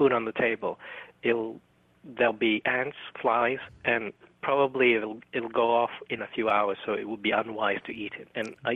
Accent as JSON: {"language": "English", "country": "Singapore", "tie": "born or raised there", "said": "So when I was growing up in Singapore, everyone had a Christian name or a Western name."}